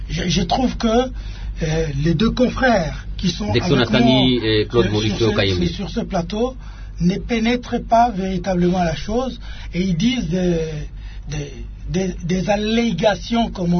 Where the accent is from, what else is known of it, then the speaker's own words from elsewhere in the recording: Kikwit, Kwilu, DR Congo; Moi, je suis né à Kikwit, grandi à Kikwit. J'ai fait une partie de mes études à Kikwit.